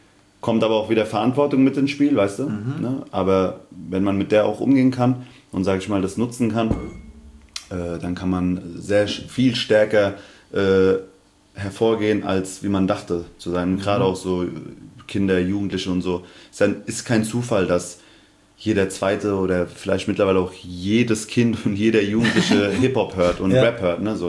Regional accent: Aschaffenburg, Bavaria, Germany; born there; also born or lived in Hanau / Darmstadt; Ich bin in Aschaffenburg geboren.

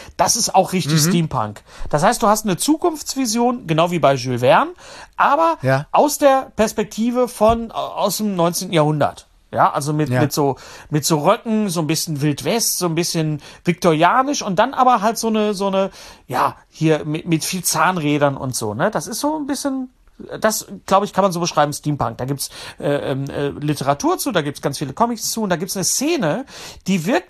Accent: Bochum, North Rhine-Westphalia, Germany; im Bochum, in meiner Heimatstadt

